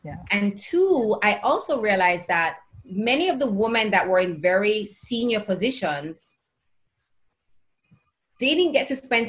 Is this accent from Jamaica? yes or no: yes; Kingston, Jamaica; because I'm from Kingston and our hotels mostly are on the North Coast, that meant I had to move to the North Coast.